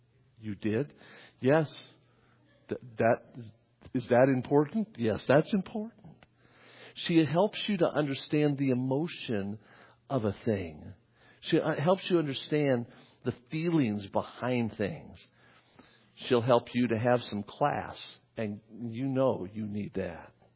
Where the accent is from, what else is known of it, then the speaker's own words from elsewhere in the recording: North Las Vegas, Nevada, United States; I grew up in North Las Vegas. I lived in a trailer, and my mom was a very nice lady, but she was trying to raise three kids.